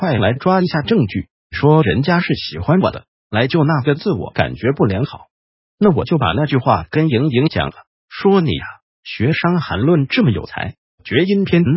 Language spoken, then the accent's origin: Chinese; Taiwan; 那我们台湾人因为有一个大魔教叫做佛教